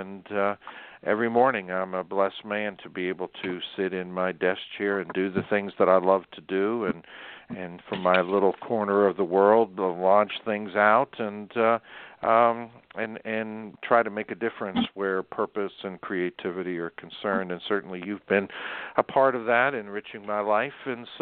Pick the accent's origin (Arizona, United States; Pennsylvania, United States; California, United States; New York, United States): Pennsylvania, United States; Pittsburgh; I was born in Pittsburgh almost 70 years ago.